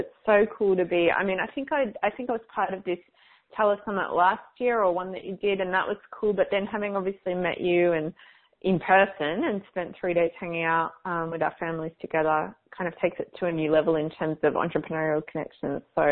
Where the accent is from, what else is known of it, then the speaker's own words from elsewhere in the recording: Melbourne, Victoria, Australia; Melbourne, my hometown in Australia